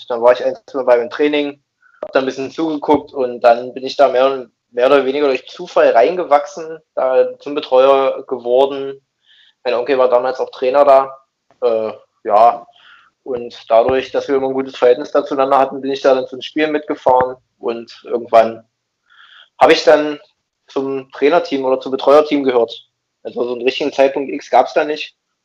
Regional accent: Reppichau, Saxony-Anhalt, Germany; Also ich stamme ja aus Reppichau.

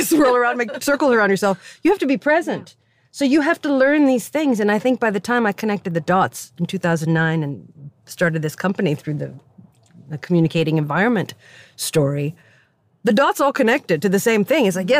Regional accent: Sweden; English is a second language; also born or lived in United States; As an other child, growing up in Sweden, brown, having to sort of elbow my way through things, going to the United States and being brown there too

